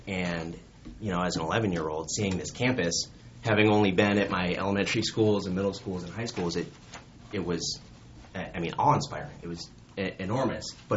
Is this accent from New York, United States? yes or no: no; Bemidji, Minnesota, United States; I'm originally from Bemidji, Minnesota, kind of growing up there, a community where maybe more than others in our state, not a lot of people go on to pursue higher education.